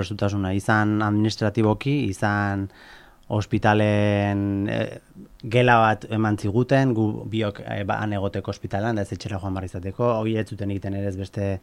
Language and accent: Basque; Basque Country, Spain; Azkenen pues ni Goierritik nator eta ordun pues bizitoki aldatu dut, lana utzi dut